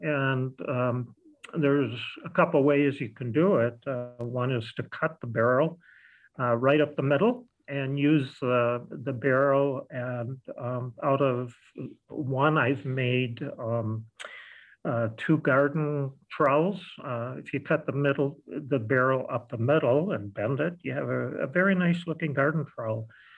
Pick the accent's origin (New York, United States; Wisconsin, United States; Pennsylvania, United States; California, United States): Wisconsin, United States; Beaver Dam; which I did as a growing up in Beaver Dam with my friends who all went through hunter safety